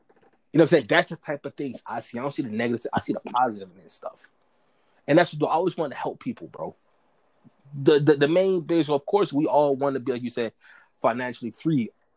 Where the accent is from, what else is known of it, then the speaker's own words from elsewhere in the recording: Baltimore, Maryland, United States; Because like I said, I come from Baltimore, so you feel me? I've seen some bad shit.